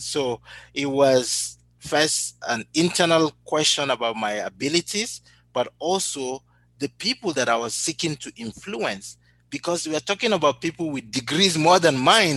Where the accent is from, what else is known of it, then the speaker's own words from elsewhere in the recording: Nigeria; now in Saskatoon, Canada; I'm from Nigeria.